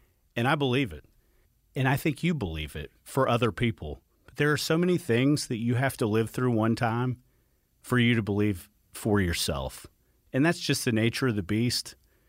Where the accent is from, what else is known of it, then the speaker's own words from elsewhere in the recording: Atlanta, Georgia, United States; Guys, I grew up in Atlanta. I went to Parkview High School. I lifeguarded at Cedar Creek Pool over off Killian Hill Road.